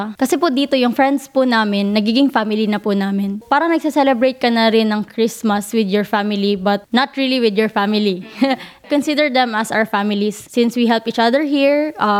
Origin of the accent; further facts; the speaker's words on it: Davao, Davao Region, Philippines; I'm actually from Davao, so we have our small community here, like mga Bisaya po. We call this like our Bisdak community.